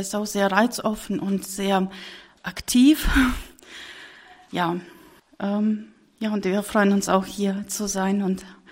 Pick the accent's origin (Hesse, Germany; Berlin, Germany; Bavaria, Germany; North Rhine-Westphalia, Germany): North Rhine-Westphalia, Germany; Kalletal; Ich komme aus der Gemeinde Kalletal.